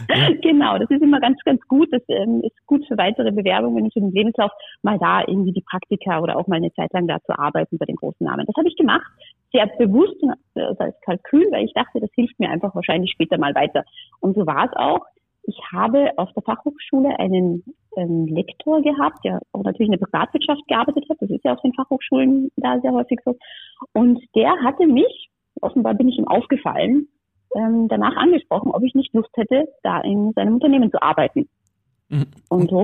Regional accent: Salzburg, Austria; moved away as an adult; Ich bin aufgewachsen und geboren im Salzburger Land und bin dort ja zur Schule gegangen. Und bis ich 18 war, habe ich auch dort gelebt.

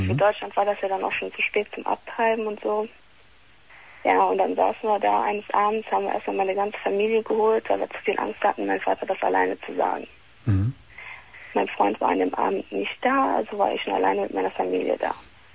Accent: Italy; Ich bin Italienerin.

